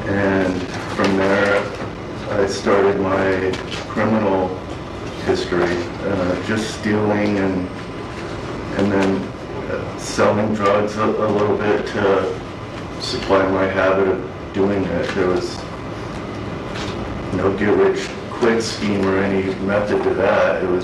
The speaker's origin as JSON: {"language": "English", "town": "Phoenix", "region": "Arizona", "country": "United States", "said": "So I'm from Phoenix, and my parents were separated when I was around 2."}